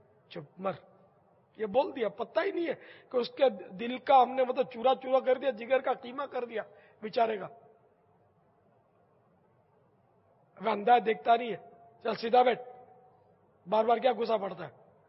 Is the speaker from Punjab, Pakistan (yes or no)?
no; Karachi, Sindh, Pakistan; born there; میں تو بڈھا ہو گیا, شروع سے میں تو دیکھتا رہا ہوں کہ میری تو پیدائش پاکستان کی ہے, کراچی میں باب المدینہ میں پیدا ہوا ہوں.